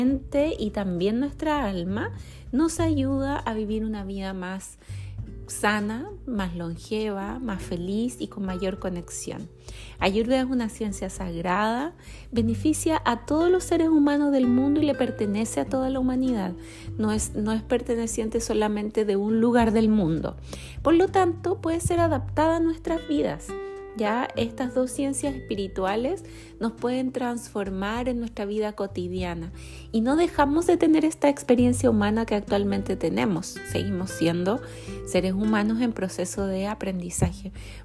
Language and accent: Spanish; Chile; yo vengo desde Chile